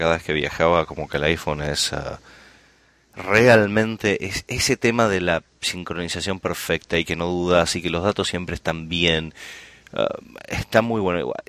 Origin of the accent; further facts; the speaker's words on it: Argentina; Que conocemos y que podemos ser argentinos, que somos argentinos